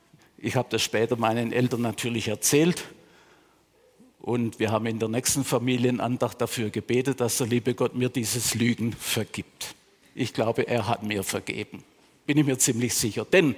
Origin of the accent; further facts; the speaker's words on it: Baden-Württemberg, Germany; In meiner Heimatgemeinde, dort im Dorf am Rande des Schwarzwaldes